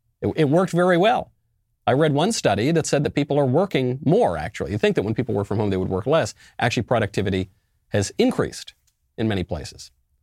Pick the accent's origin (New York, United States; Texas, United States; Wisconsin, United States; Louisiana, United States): New York, United States; New York City; I'm a New Yorker myself, born and raised.